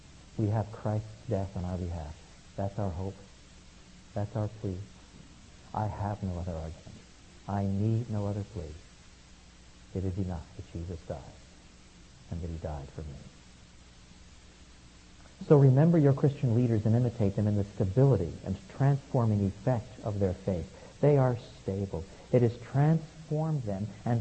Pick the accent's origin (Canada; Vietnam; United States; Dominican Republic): Canada; I was brought up in Canada at a time when we were told sometimes, never drink, smoke, swear, or chew